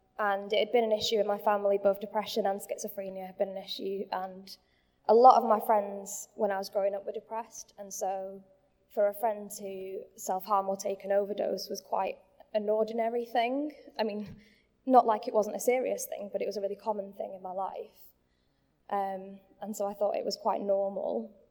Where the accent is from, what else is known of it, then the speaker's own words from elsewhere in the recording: Manchester, North West England, United Kingdom; moved away as an adult; also born or lived in Southampton; now in Maidstone, United Kingdom; I'm from Manchester originally. 6 years ago, I moved to Southampton to university to study physics, and now I live in Kent, and I'm a medical physicist.